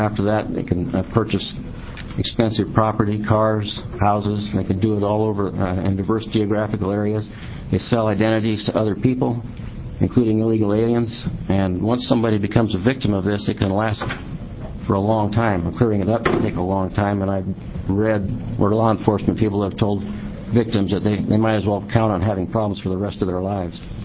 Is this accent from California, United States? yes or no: no; Eugene, Oregon, United States; from Eugene, Oregon.